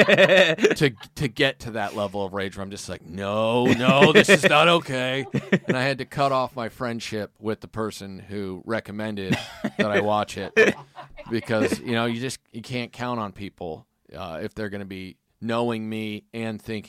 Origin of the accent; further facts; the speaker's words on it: Kansas, United States; I grew up in Kansas, mm-hmm. and I grew up in the suburbs, but we're pretty close to where things get rural.